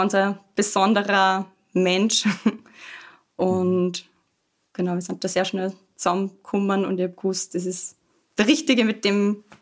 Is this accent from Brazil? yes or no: no; Vöcklabruck, Upper Austria, Austria; Nein, ich bin aus Vöcklabruck. Habe da sehr schöne Kindheit gehabt.